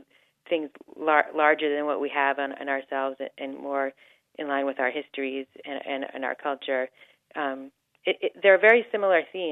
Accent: Squirrel Hill, Pennsylvania, United States; what an opportunity to celebrate the Jewish American experience, which I've had an incredible one growing up in Squirrel Hill

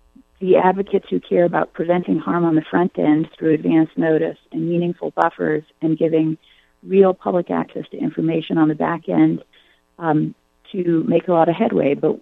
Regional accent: Oregon, United States; my family, for six generations, has lived in the Rogue Valley, and I grew up in the Rogue Valley. So I care a lot about things that happen in Southern Oregon

